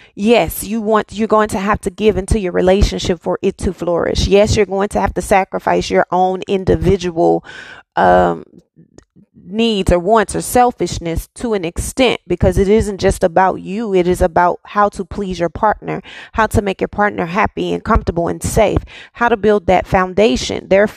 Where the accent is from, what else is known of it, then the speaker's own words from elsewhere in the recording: Dallas, Texas, United States; I had never heard of city, and I'm from Texas. I'm born and raised in Dallas and I never heard of this city.